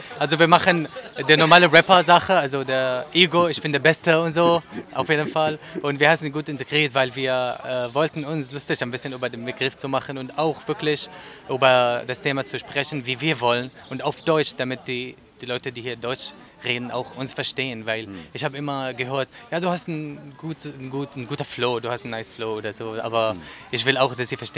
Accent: Damascus, Damascus Governorate, Syria; German is a second language; also born or lived in Homs; now in Leipzig, Germany; ich komme auch aus Syrien, aus Damaskus. Eigentlich aus Homs, aber ich bin in Damaskus aufgewachsen. Jetzt bin ich 80% würde ich sagen, Leipziger.

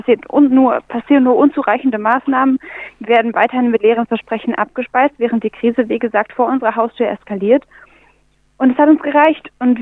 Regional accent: Leipzig, Saxony, Germany; Ich komme aus Leipzig.

